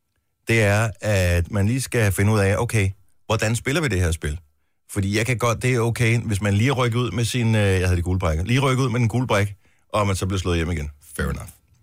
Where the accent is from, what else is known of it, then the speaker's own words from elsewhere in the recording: Region of Southern Denmark, Denmark; nu er jeg jo Fynbo.